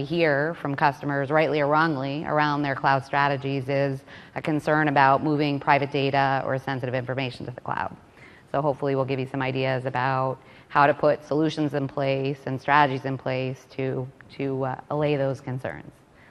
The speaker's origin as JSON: {"language": "English", "region": "New York", "country": "United States", "said": "So unlike Jeremy, I'm originally from New York"}